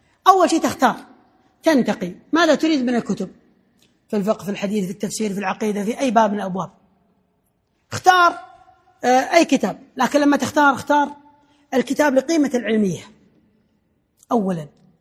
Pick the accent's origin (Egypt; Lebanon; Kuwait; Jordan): Kuwait; الآن في أي مكتبة مثلا عندنا في الكويت، من منكم يعرف مكتبة للمخطوطات؟